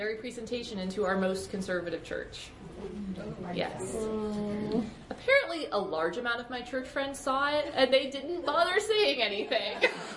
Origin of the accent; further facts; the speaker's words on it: Pennsylvania, United States; That's why I'm here from Pennsylvania.